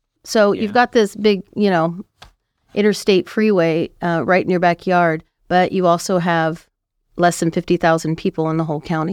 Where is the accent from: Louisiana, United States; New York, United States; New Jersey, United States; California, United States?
California, United States; Anaheim; born there; You know, I was born in Anaheim, California. It's just a little tiny town. No one's ever heard of it.